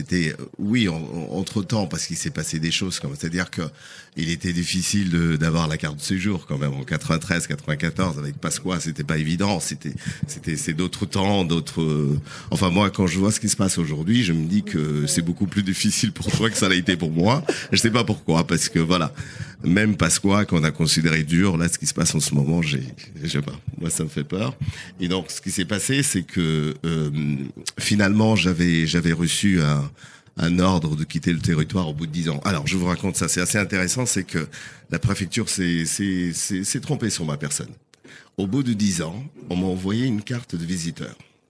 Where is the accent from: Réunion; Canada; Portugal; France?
Portugal; accent: Portuguese; French is a second language; Mais je sais que mon accent revient quand je suis bourré.